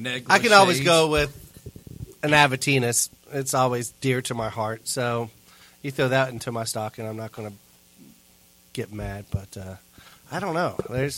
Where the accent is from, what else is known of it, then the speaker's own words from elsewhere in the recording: Ramstein, Rhineland-Palatinate, Germany; now in Louisville, United States; I am from Ramstein, Germany.